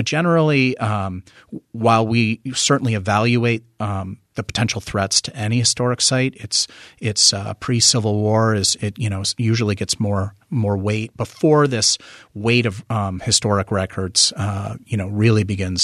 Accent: Vermont, United States; And being a Vermonter having the rare opportunity to practice what I love in my home state, I couldn't be more grateful.

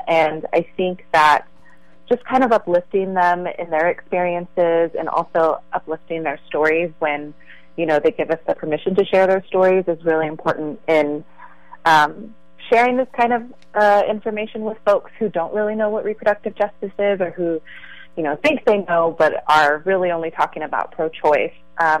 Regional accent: California, United States; I grew up in the Central Valley, and there isn't a lot of reproductive health care services out there.

